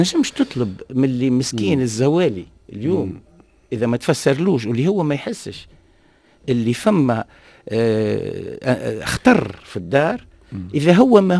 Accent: Tunisia; احنا بتونس

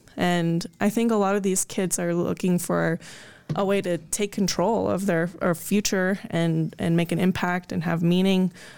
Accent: Singapore; So I grew up overseas in Southeast Asia.

